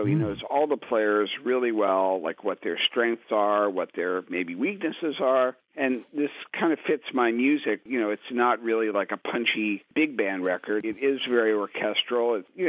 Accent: Cincinnati, Ohio, United States; also born or lived in New York, United States; Growing up in Cincinnati, learning to play jazz on the scene there, and then going to music school in the East Coast, and then early days in New York

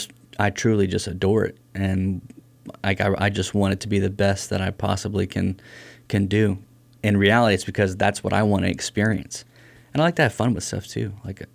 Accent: Metairie, Louisiana, United States; also born or lived in Mississippi; So I'm from Louisiana. I was born in Metairie, which is a smaller town right outside of New Orleans. We lived in Metairie for, I think, 5 years when I was a child or from birth.

